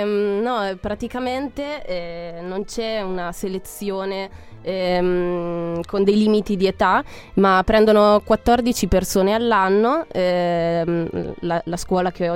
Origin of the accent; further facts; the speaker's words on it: Marche, Italy; moved away as an adult; now in Milan, Italy; Io sono marchigiana.